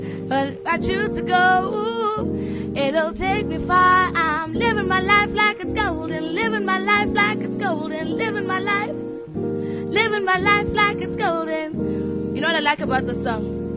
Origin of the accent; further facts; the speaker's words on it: South Africa; Guys, I'm a South African.